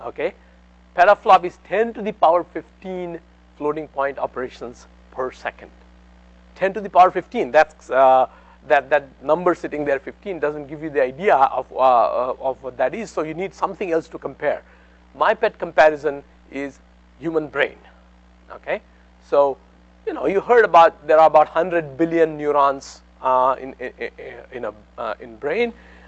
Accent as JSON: {"language": "English", "country": "India", "tie": "born or raised there", "said": "This particular machine happens to be in my hometown where I grew up, so in India."}